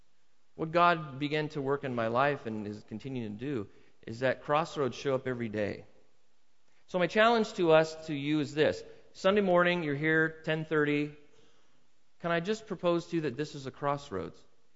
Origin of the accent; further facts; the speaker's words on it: California, United States; as soon as you say California, so where are you from? California.